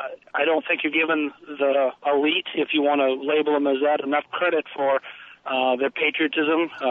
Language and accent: English; Indianapolis, Indiana, United States; I'm actually traveling through Erie. I'm from Indianapolis, Indiana.